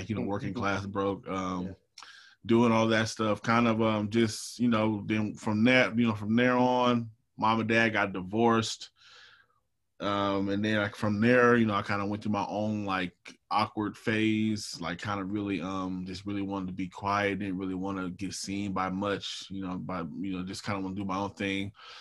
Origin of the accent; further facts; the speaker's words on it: Portland, Oregon, United States; I'm from Portland, Oregon. I, you know, grew up in Portland. You know, a lot of people don't really meet people from Oregon, especially black people.